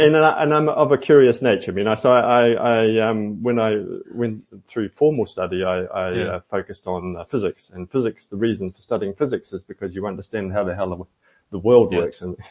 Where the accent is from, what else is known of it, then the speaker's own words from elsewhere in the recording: New Zealand; I think growing up in New Zealand, you're so isolated in New Zealand.